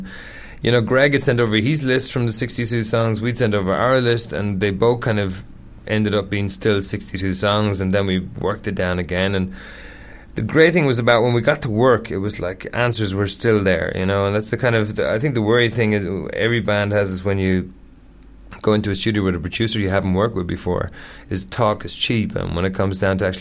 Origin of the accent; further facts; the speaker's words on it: Ireland; I come from Ireland, so you expect to get up at least one morning where you go, it's raining.